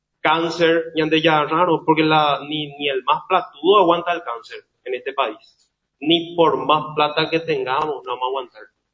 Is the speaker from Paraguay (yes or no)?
yes; Paraguay; Somos paraguayos, somos hijos de Dios, somos ante todo seres humanos